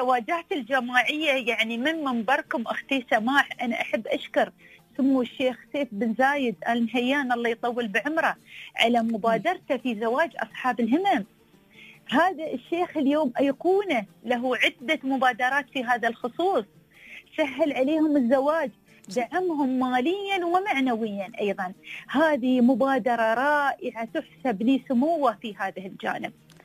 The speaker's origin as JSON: {"language": "Arabic", "region": "Dubai", "country": "United Arab Emirates"}